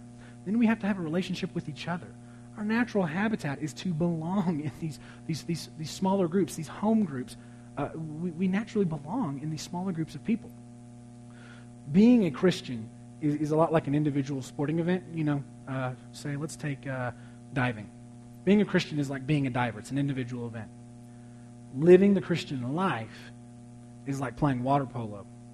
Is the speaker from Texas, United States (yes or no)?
yes; Dallas, Texas, United States; I'm from Dallas, so I'm looking for Mavs fans, okay? I love the Mavs.